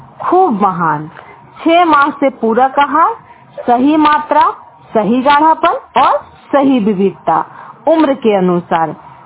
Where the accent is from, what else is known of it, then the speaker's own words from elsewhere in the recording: Bihar, India; मैं नवादा डिस्ट्रिक्ट से बिलोंग करती हूँ।